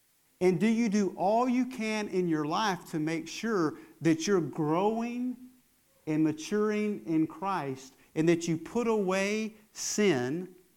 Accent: Texas, United States; I thought it was orangutan, right? Because I'm from West Texas.

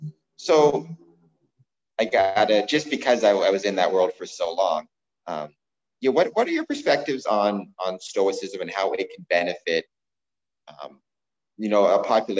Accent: Canada; I'm from Canada

